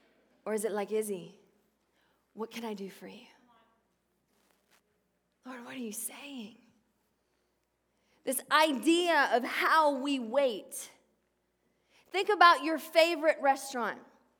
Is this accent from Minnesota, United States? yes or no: no; Georgia, United States; Okay, I grew up in Georgia, and so we always called her Jael.